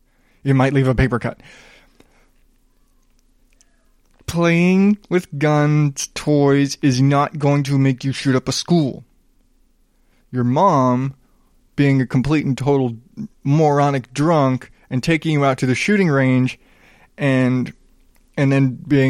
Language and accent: English; the South, United States; And again, I grew up in the South. You played cowboys and Indians.